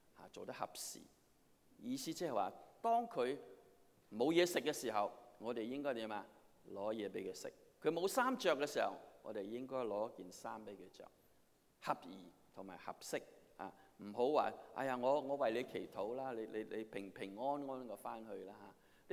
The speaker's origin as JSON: {"language": "Cantonese", "country": "China", "said": "譬如我們中國人，我們特別是長輩"}